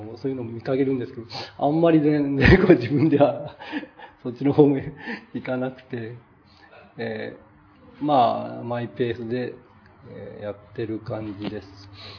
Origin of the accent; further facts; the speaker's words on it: Yokohama, Kanagawa, Japan; 横浜市から来ました